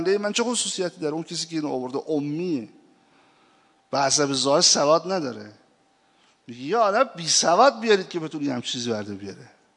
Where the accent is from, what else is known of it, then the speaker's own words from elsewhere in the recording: Iran; منتها خب ما ایرانی هستیم